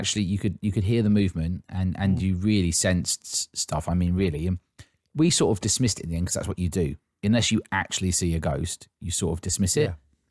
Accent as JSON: {"language": "English", "region": "England", "country": "United Kingdom", "said": "I mean, being English, yeah. I don't celebrate it at all, really."}